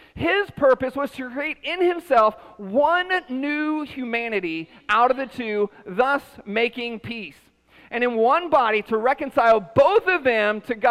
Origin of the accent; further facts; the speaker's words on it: Columbus, Ohio, United States; moved away; the church that I grew up in Columbus, Ohio, I experienced a level of racial diversity there that I just thought was normal, right?